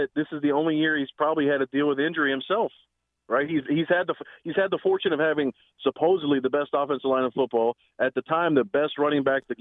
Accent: Philadelphia, Pennsylvania, United States; You know, I'm from Philly.

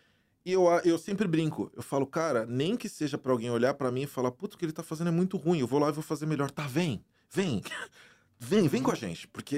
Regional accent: Brazil; Eu venho do Brasil. Eu venho de uma realidade onde eu não tinha piano até 20 e poucos anos de idade.

